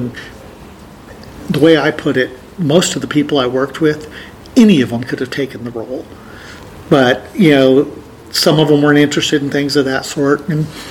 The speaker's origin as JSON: {"language": "English", "region": "Texas", "country": "United States", "said": "We're from Texas, so I started interviewing around"}